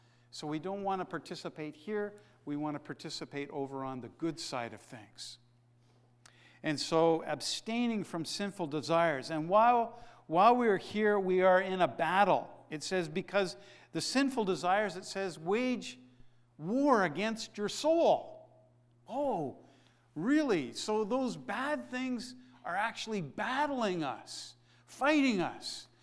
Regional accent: Canada; No, we are Canadian. We are Canadian.

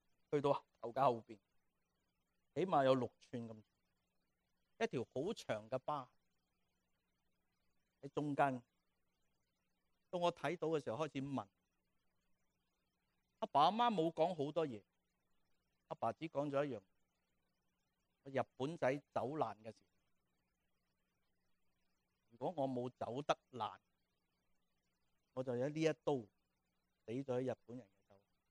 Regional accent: Shanghai, China; 好多人都知道我系上海人，我父母都系上海人，系咪？但系好多人都唔知道，我亦都同可能从来冇讲过，我其实系难民家庭成长嘅人。

